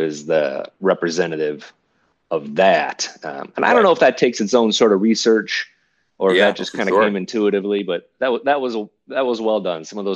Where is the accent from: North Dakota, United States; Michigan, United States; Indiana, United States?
Michigan, United States; Detroit; I grew up in Detroit. I knew what bull riding was, and I knew the 8 seconds